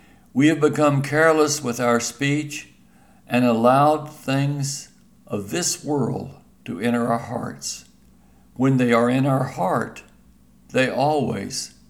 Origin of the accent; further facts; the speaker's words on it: New Mexico, United States; Growing up in New Mexico ranch country and having a horse at an early age, I learned this truth